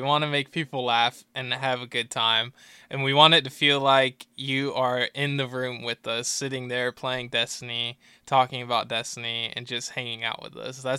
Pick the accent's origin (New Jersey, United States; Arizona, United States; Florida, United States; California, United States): Florida, United States; Daytona Beach; also born or lived in Orlando, Florida; now in LaGrange, United States; I live in LaGrange, Georgia, so a very small town compared to where I was born in Orlando, Florida, and where I grew up in Daytona.